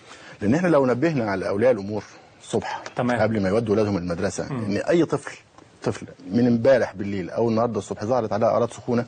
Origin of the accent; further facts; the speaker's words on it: Egypt; احنا عندنا في مصر اتضح ان 70% من الحالات اللي اكتشفت في مصر